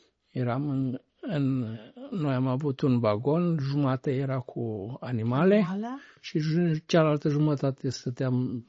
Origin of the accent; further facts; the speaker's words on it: Dudeștii Vechi, Timiș County, Romania; Deci eu sunt din Dudești Vechi, atunci se numea Beșinova Veche. Au dus 87 de familii, au fost deportate, este un sat de bulgari, deci la vremea respectivă erau chiar numai bulgari